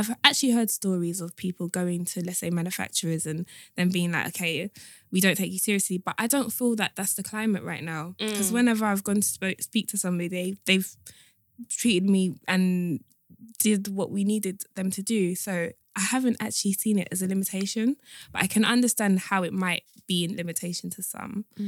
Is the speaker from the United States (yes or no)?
no; Nigeria